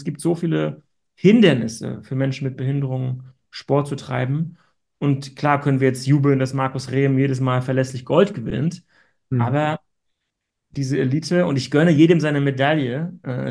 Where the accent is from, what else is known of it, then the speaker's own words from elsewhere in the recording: East Germany, Germany; born there; Und ich bin in der DDR geboren, aber als die Mauer fiel, war ich 8 Jahre alt.